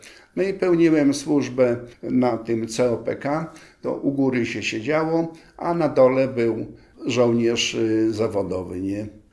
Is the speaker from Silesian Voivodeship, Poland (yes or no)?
no; Podlaskie Voivodeship, Poland; Ja pochodzę z województwa białostockiego.